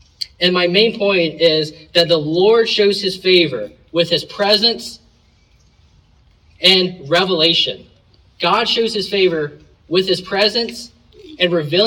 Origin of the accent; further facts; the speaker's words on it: South Carolina, United States; But I'm originally from South Carolina.